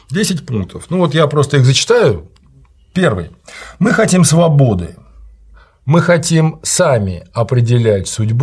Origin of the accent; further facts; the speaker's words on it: Samara, Samara Oblast, Russia; я из Самары